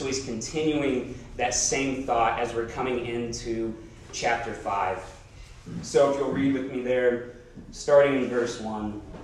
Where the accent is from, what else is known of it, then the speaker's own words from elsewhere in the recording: Tyler, Texas, United States; I'm originally from Texas, Tyler, Texas, and I grew up with four older brothers.